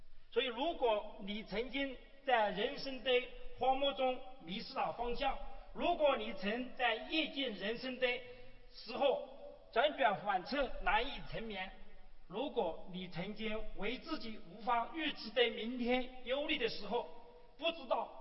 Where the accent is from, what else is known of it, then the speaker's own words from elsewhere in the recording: Hunan, China; now in Shanghai, China; 我是从上海来的湖南人，是一个不仅是从上海来的湖南人，而且还是一个很会讲方言的传道人。